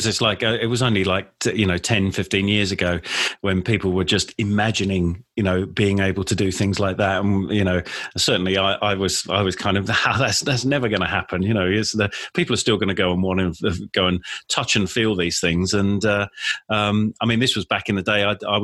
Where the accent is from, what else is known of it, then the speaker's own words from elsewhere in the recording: Bermondsey, London, United Kingdom; born there; Michael Caine was from where I was born in Bermondsey